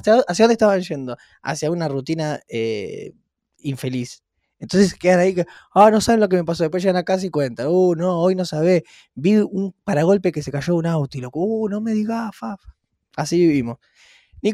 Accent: Rosario, Santa Fe, Argentina; Yo soy rosarino

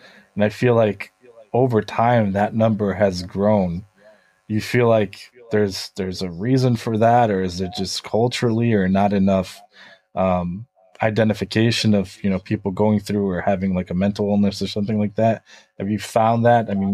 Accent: Ukraine; I'm originally from Ukraine, from Eastern Europe. So people from Eastern Europe are usually more stoic

